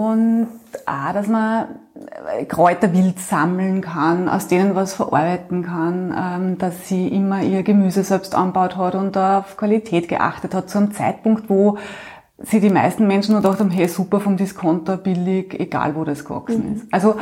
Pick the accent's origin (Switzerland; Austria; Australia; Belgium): Austria; Upper Austria; also born or lived in Vienna; Ich komme ja aus Oberösterreich, habe in Wien dann gelebt und da meine Kinder gekriegt.